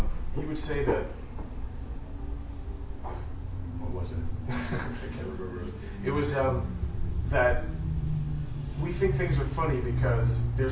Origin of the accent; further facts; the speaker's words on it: Brooklyn, New York, United States; I grew up in Borough Park in Brooklyn, almost Hasidim, and the things that you hear about the way they practice their faith.